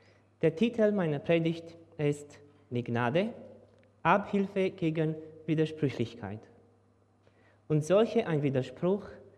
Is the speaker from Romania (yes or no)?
yes; Romania; German is a second language; moved away as an adult; now in Switzerland; Wir kommen aus Rumänien. Ich bin Informatiker von Beruf. Ich habe ein Bachelor Informatik gemacht, dann 13 Jahre als Informatiker gearbeitet. Dann sind wir in die Schweiz gekommen.